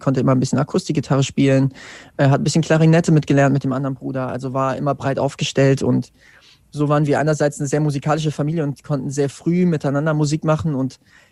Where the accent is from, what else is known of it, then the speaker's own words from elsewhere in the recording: Wetzlar, Hesse, Germany; Ich komme aus Wetzlar